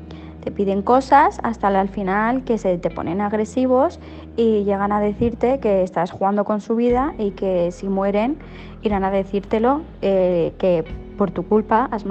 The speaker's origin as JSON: {"language": "Spanish", "town": "Castellón", "region": "Valencian Community", "country": "Spain", "said": "soy de Castellón y trabajo en una farmacia aquí también en Castellón."}